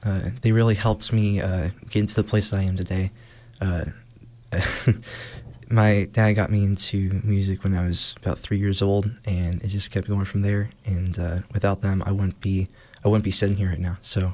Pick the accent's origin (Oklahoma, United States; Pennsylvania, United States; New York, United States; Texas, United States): Pennsylvania, United States; Burgettstown; I'm from Burgettstown.